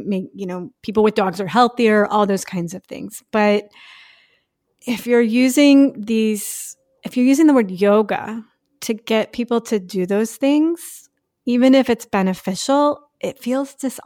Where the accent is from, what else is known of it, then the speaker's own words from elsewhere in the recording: the South, United States; And I mean, I'm from the South, so it wasn't like I'd never heard that stuff before